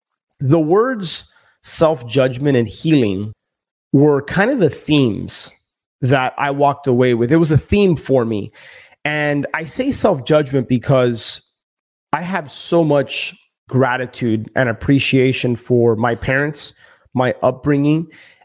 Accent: Miami, Florida, United States; And being born and raised in Miami, I didn't even know what snowshoeing was.

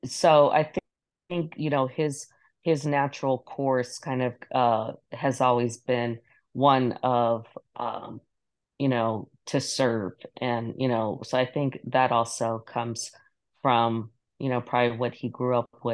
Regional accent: Aguadilla, Puerto Rico; born there; I was born in Puerto Rico. And so folks are like, oh, but that was because My parents were based on in Aguadilla, Puerto Rico, while they were serving.

